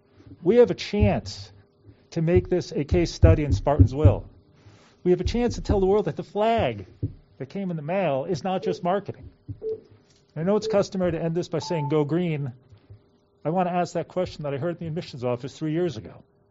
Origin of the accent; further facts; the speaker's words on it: Alexandria, Virginia, United States; I'm from Alexandria, Virginia.